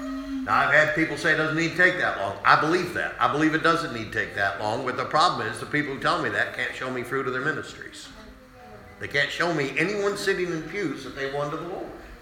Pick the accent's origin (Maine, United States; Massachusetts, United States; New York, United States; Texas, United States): Maine, United States; Machias; I grew up on the Ishaway Creek over in Machias.